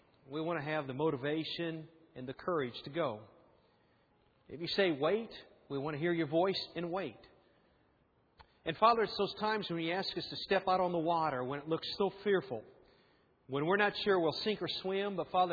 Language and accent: English; Illinois, United States; it's not like the barns I grew up in Illinois.